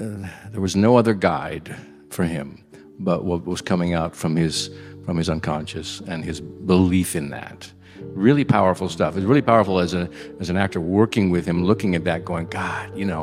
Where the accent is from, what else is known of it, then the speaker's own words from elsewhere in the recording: Washington, United States; Washington is it's two states for me. You know, it's the West Side, East Side. I grew up in the East Side.